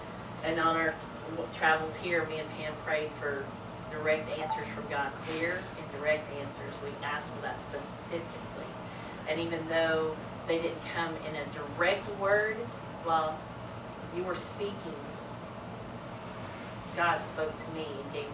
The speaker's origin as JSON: {"language": "English", "town": "Lufkin", "region": "Texas", "country": "United States", "said": "from Lufkin."}